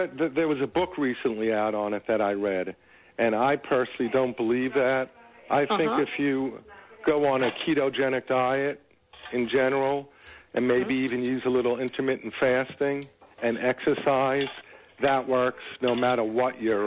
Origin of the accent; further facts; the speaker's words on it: New York, United States; now in Atlanta, United States; I'm from New York, but I live in Atlanta.